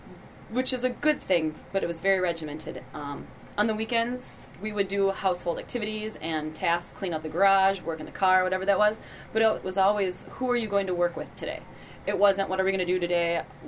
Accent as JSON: {"language": "English", "town": "Annandale", "region": "Minnesota", "country": "United States", "tie": "born or raised there", "said": "I was born in St. Cloud, Minnesota, but I grew up in Annandale, Minnesota, which is a little bit smaller town, about 2,000."}